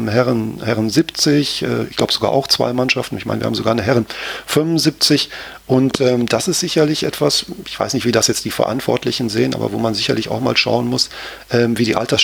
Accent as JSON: {"language": "German", "town": "Gelsenkirchen", "region": "North Rhine-Westphalia", "country": "Germany", "tie": "born or raised there", "said": "Also ich bin in Gelsenkirchen geboren und aufgewachsen"}